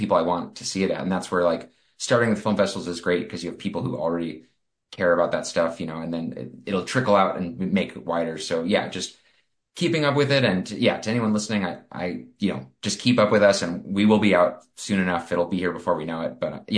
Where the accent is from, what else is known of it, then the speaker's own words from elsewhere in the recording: Denver, Colorado, United States; Denver's my hometown, so we had some urgency to do it there because of the Esquire Theater's closure